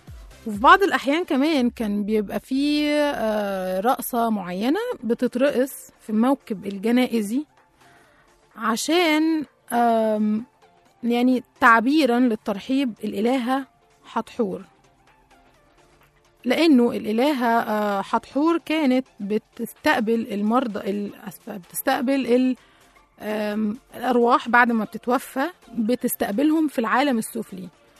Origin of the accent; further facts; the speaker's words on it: Egypt; ولكن التشكيل بالمعنى اللي احنا عارفينه كمصريين مش موجود عند ناس كتير، يعني هو مش موجود اصلا غير في مصر.